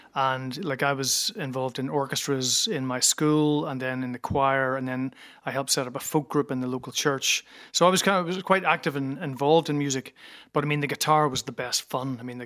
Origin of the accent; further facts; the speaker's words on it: Derry, Northern Ireland, United Kingdom; So I grew up in Derry